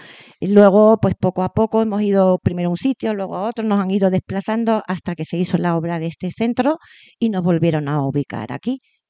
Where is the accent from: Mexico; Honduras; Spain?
Spain; Isla Cristina, Andalusia; now in La Granja, Spain; De Huelva, de Isla Cristina.